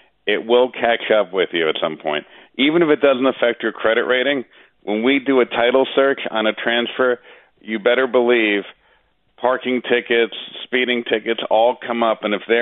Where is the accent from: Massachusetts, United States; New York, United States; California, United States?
New York, United States; New York City; as a New Yorker, the transparency issue, you know, we're always hearing about the issues.